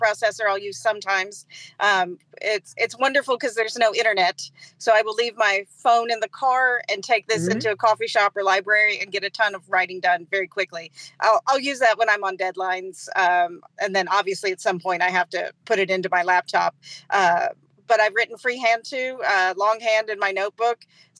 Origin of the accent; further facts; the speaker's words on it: Kentucky, United States; I'm a Kentucky writer, or I'm a writer from Kentucky, but I'm not a Kentucky writer.